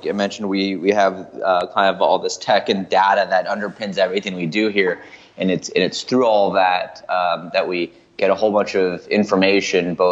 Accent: Texas, United States; So I'm from Texas originally, and I went to college in Atlanta at Emory.

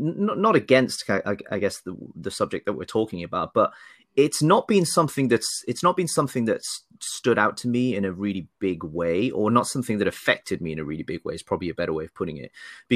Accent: Newcastle, North East England, United Kingdom; also born or lived in Sunderland; And then I grew up basically in Newcastle, which is, you know, pretty much the same from an accent perspective, but very much not the same from a footballing perspective.

